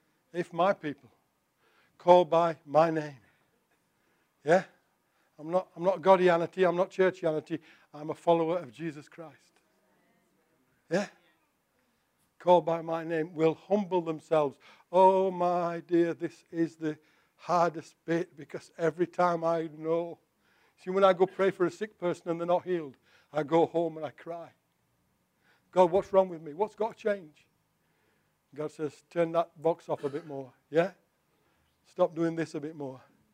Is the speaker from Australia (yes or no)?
no; United Kingdom; Well, I'm British. It's my stiff upper lip.